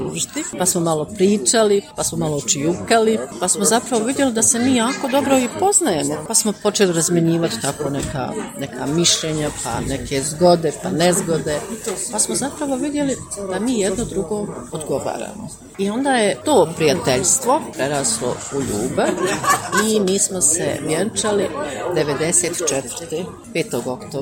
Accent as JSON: {"language": "Bosnian", "town": "Sarajevo", "region": "Federation of Bosnia and Herzegovina", "country": "Bosnia & Herzegovina", "tie": "born or raised there", "said": "rođena sam u Sarajevu, provela sam svo vrijeme rata u Sarajevu. I evo, dan danas živim u Sarajevu."}